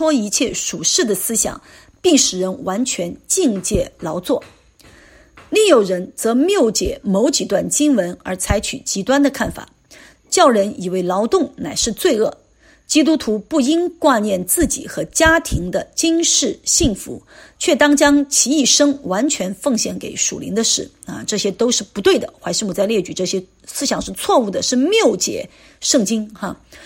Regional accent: Sichuan, China; 像我们四川人那个丈夫做饭是最多的啊

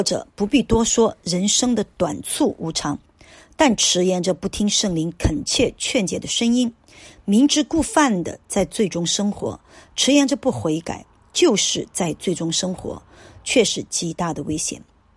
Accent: China; 就像我们中国人说的，一个蚂蚁挖了一个洞，到最后成了一个绝体之灾哈

